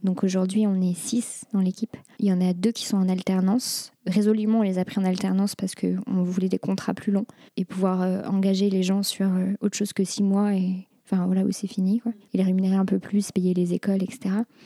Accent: Bordeaux, Nouvelle-Aquitaine, France; now in Lyon, France; Pas du tout. Je suis bordelaise

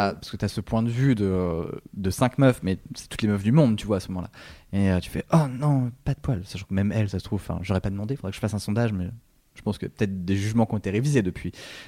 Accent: Brittany, France; Oui, je suis un breton angora, comme on l'appelle.

